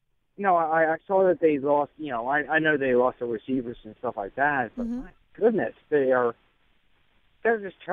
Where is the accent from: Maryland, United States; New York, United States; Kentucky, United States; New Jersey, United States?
New Jersey, United States; I'm from South Jersey.